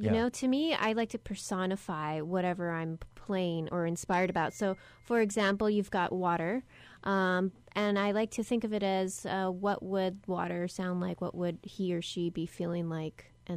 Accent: Hawaii, United States; But, you know, growing up on Oahu and being born and raised here, it's hard not to feel inspired by the elements around you

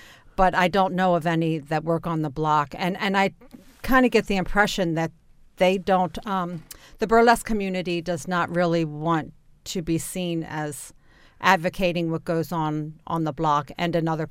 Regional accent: Catonsville, Maryland, United States; born or raised there

